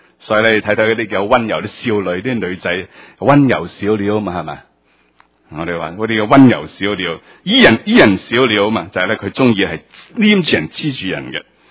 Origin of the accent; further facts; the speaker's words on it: China; 你知道我哋中國人呢，就為食燕窩呢